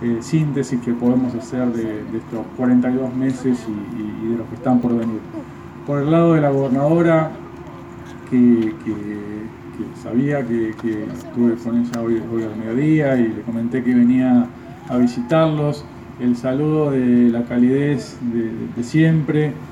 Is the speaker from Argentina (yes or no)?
yes; Argentina; nos permitió a todos formarnos como ciudadanos argentinos.